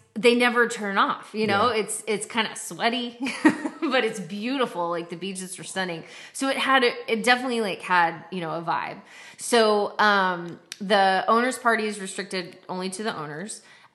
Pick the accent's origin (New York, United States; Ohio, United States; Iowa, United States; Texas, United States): Texas, United States; San Antonio; we're both from San Antonio.